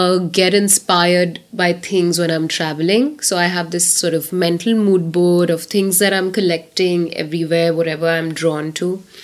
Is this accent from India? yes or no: yes; India; I was from India, Southeast Asia.